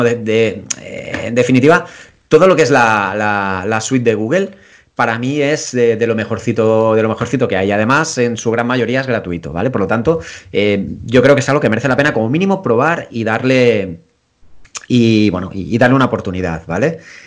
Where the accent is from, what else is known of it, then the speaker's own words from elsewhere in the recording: Catalonia, Spain; Pero creéis que es 1 euro, es 1 euro, soy catalán, tía, ¿qué quieres?